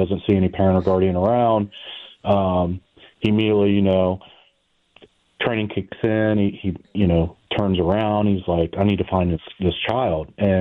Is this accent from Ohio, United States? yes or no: yes; London, Ohio, United States; Yeah, I'm born and raised in London, Ohio. I won't tell you my age, but I've been with the department for 24 years now.